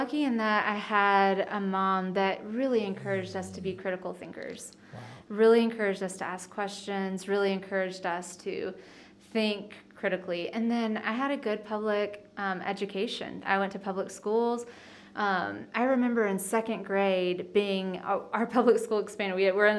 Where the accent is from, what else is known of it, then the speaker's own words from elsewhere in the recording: South Carolina, United States; So I grew up in the foothills of South Carolina. We have a small airport, Greenville-Spartanburg.